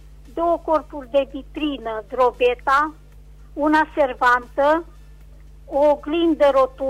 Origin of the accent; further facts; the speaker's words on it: Reșița, Caraș-Severin, Romania; din Reșița și am câteva anunțuri de făcut.